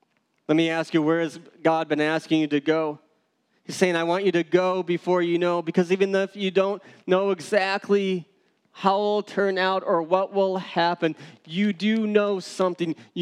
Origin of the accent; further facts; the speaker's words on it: United States; And I'm an American, though, so I have all these questions going through my mind.